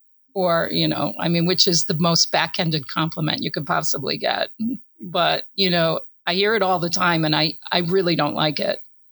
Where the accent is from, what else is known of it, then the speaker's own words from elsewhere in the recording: United States; because I'm white, because I'm Western, because I'm American, and because I'm a woman